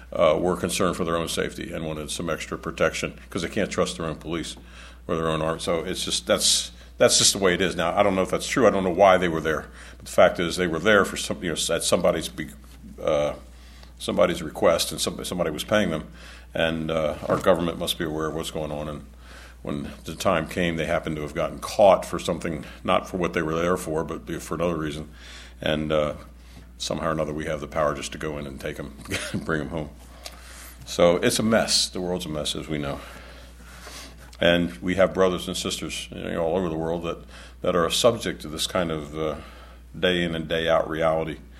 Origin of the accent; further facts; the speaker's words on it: Maryland, United States; Yeah, I grew up in Maryland.